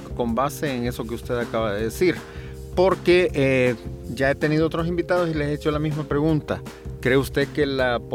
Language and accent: Spanish; El Salvador; Y yo soy un salvadoreño más